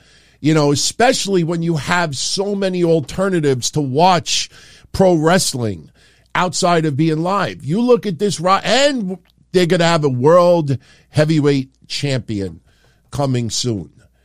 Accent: New York, United States; You know, I'm from New York my entire life.

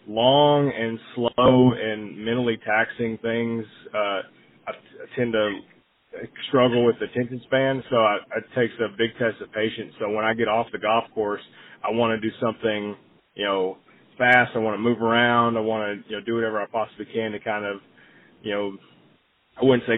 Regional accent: New England, United States; But I was born in New England, and obviously, you know, growing up there in the summertime

